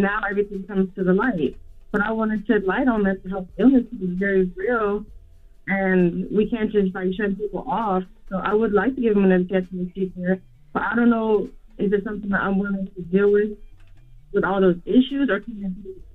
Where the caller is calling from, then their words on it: Miami, Florida, United States; I'm calling from Miami, Florida.